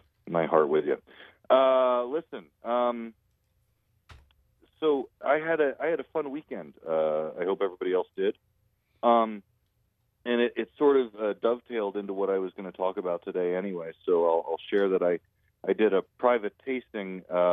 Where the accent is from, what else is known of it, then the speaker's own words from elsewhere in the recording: New Jersey, United States; So anyway, you all know I'm from Central Jersey, right?